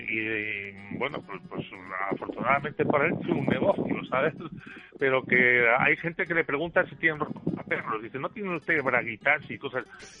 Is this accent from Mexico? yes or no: no; Segovia, Castile and León, Spain; yo soy de Segovia, pero mi abuela, la madre de mi padre, era de Sepúlveda.